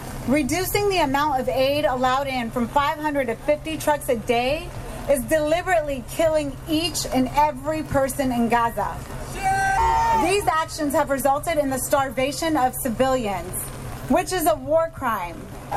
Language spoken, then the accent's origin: English; United States; And as a witness to these war crimes, and as an American nurse, as a taxpayer, as a mother, as a human freaking being, I am calling for a full ceasefire.